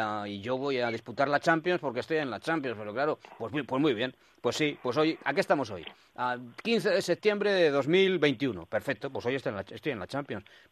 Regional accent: Spain; yo soy periodista español.

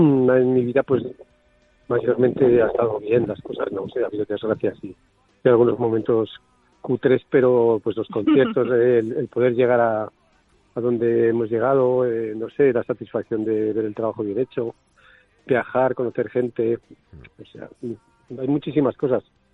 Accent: Zaragoza, Aragon, Spain; Y nos íbamos a Madrid, porque nosotros somos de Zaragoza

